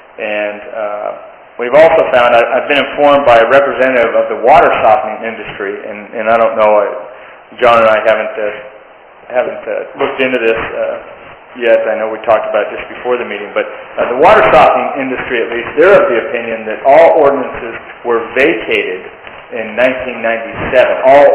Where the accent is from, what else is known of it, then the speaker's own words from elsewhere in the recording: Long Beach, California, United States; Well, we're from the Long Beach area, so she'll be down there.